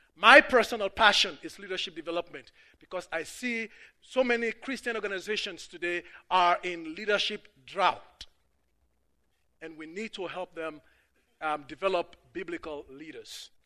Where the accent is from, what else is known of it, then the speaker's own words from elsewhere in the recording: Liberia; moved away as an adult; now in United States; I'm from Liberia, like Bob rightly said. For the last 7 years, going 8 years now, my family and I have been here in the U.S.